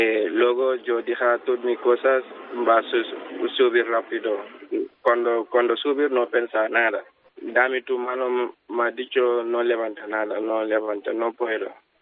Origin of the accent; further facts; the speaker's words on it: Senegal; Spanish is a second language; now in Spain; Senegal. Sí, nacional de Senegal.